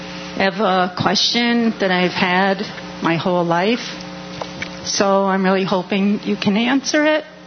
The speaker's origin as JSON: {"language": "English", "region": "New York", "country": "United States", "said": "Good morning, Ralph. … I'm from the Thousand Islands area in northern New York."}